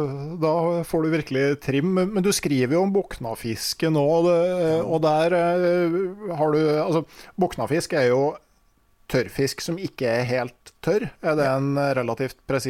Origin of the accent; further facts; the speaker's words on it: Innlandet, Norway; der jeg kommer fra på innlandet, så er det jo rakfisken